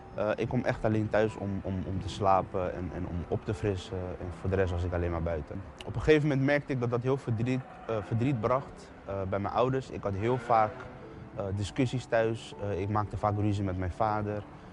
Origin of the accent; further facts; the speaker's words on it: The Hague, South Holland, Netherlands; Ik kom uit Den Haag. Ik heb een goede jeugd gehad.